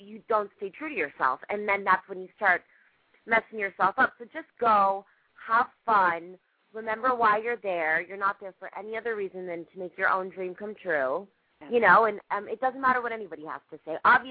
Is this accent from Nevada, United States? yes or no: yes; Las Vegas, Nevada, United States; Well, I'm from Vegas originally, and so I grew up, you know, not on the Strip, so I didn't understand the Vegas experience.